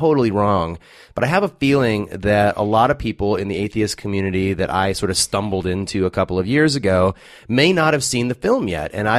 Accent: California, United States; I grew up in the Inland Empire and frequently went to Newport Beach. That was sort of our beach.

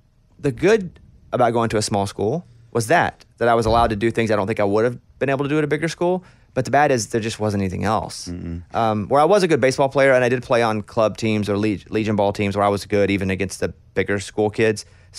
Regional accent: Arkansas, United States; like I'm from Arkansas. I didn't snow that much.

